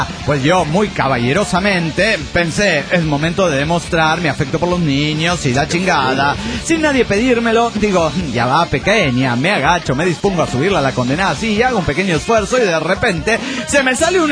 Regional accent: Oaxaca, Mexico; de Oaxaca, México.

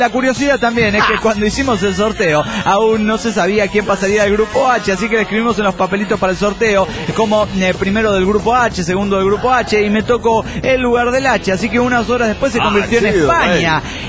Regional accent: Guadalajara, Jalisco, Mexico; de Guadalajara, Jalisco, México.

